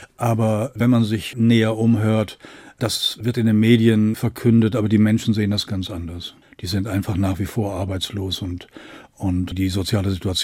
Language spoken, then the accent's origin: German; Oberhausen, North Rhine-Westphalia, Germany; now in Essen, Germany; als ich 1900, ich weiß nicht, da war ich 18, also 71 bin ich von Oberhausen nach Essen gezogen, und also in die Nachbarstadt.